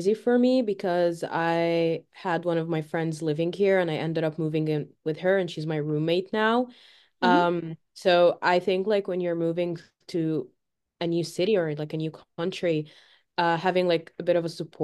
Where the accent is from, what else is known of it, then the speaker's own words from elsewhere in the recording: Cairo, Cairo Governorate, Egypt; first language Arabic; English is a second language; So I'm from Egypt. I come from the city Cairo, which is like the capital, and our main language is Arabic, and we speak like an Egyptian dialect, so it's like still Arabic, just a little bit different. And I'm born and raised there.